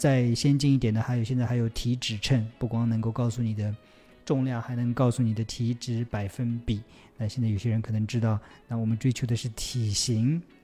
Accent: Jiangsu, China; now in Shanghai, China; 你知道我现在在上海，我的老家是中国的江苏。

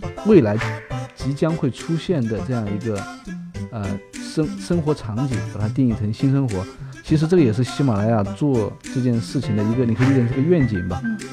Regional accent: Fujian, China; 我是个福建人，反正我发这个发的不标准

